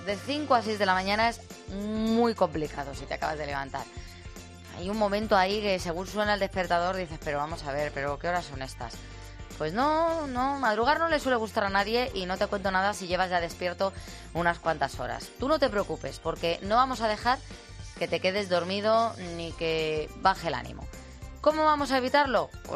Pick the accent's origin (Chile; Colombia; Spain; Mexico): Spain; Como somos los españoles